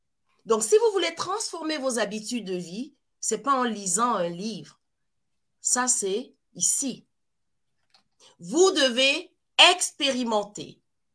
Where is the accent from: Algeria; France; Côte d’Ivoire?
Côte d’Ivoire; Je suis originaire de la Côte d'Ivoire.